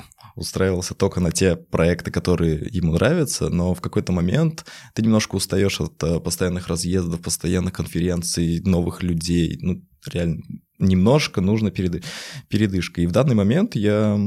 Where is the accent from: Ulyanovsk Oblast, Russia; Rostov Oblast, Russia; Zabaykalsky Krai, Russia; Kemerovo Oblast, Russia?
Ulyanovsk Oblast, Russia; Ulyanovsk; я как раз из того города, когда ты про него говоришь на каких-то мероприятиях, такой, я из Ульяновска